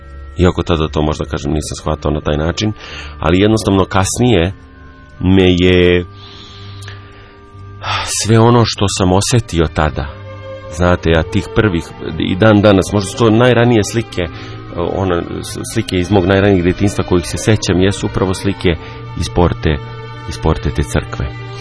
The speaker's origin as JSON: {"language": "Serbian", "town": "Pajazitovo", "region": "Šumadija", "country": "Serbia", "tie": "born or raised there", "said": "Ja sam poreklom tu iz sela Pajazitova, koje je na 15 km od Kragujevca, i moja cijela porodica je odatle, po očevoj liniji, po majčinoj isto iz okolnih sela grada Kragujevca, isto dugi niz godina, znači tu smo čisti Šumadinci."}